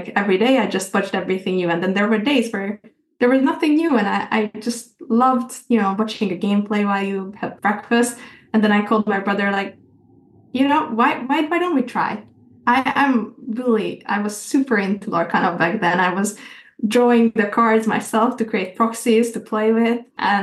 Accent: Hungary; English is a second language; I'm from Hungary, and there is a huge community there already.

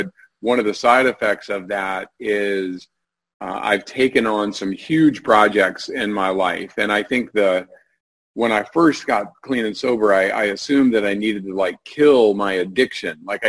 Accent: North Carolina, United States; You know, I was growing up in North Carolina, and they were students at Chapel Hill, and I ultimately ended up going there.

